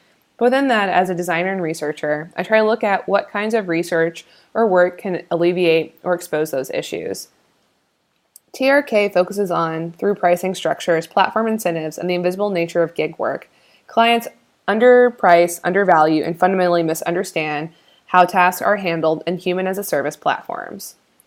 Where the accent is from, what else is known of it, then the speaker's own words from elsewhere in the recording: United States; now in Berlin, Germany; I say this to you as an American based in Berlin